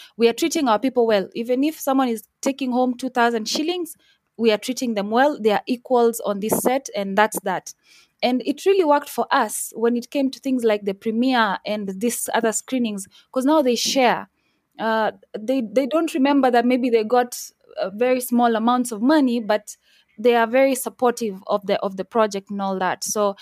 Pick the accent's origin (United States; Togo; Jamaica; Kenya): Kenya; I would love us to, as Kenyan filmmakers, to up our game to actually a level that people can watch a Kenyan movie